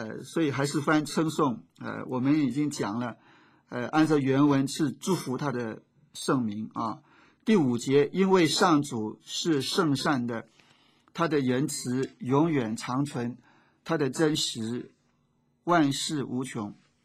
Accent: China; 他是我们中国人呢第一个拿世界性的音乐作曲奖的得主啊。

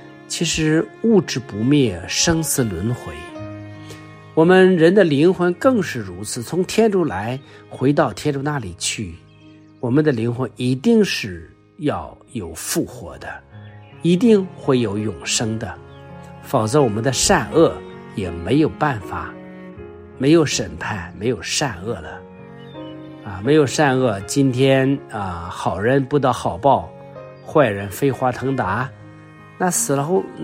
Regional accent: China

